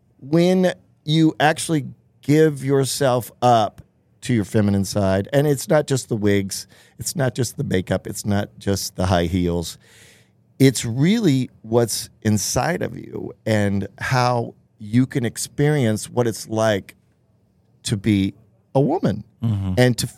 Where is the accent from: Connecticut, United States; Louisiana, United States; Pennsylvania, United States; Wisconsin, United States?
Louisiana, United States; New Orleans; So there was this, I mean, that's what I grew up with in New Orleans. There was just this mishmash of extraordinary diversity that I've carried throughout my life.